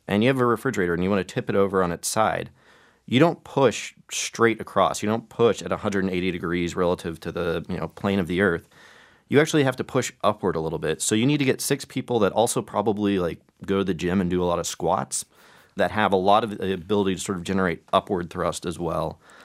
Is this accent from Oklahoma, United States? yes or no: yes; Oklahoma, United States; born or raised there